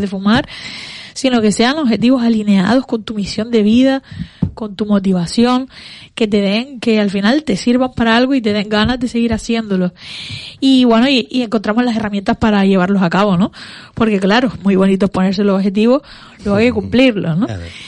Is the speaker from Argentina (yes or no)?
no; Las Palmas, Canary Islands, Spain; also born or lived in Gáldar; Porque yo nací en Las Palmas y estuve aquí mucho tiempo, pero sí. Luego me fui a vivir a Galdar.